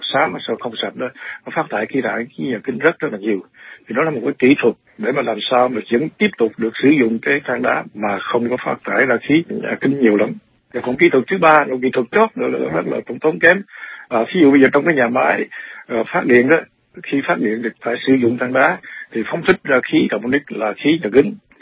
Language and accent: Vietnamese; Mekong Delta, Vietnam; vì cái đồng bằng sông Cửu Long là một cái quê hương của tôi